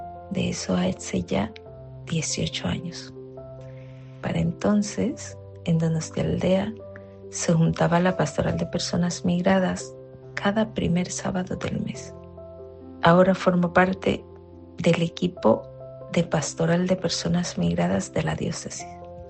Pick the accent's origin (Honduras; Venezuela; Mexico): Honduras; now in San Sebastián, Spain; hondureña.